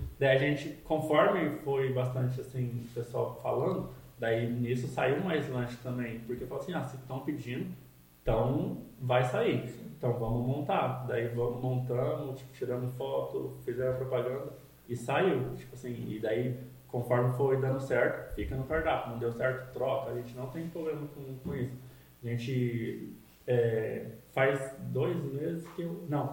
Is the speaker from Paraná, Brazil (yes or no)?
yes; Londrina, Paraná, Brazil; a gente é londrinense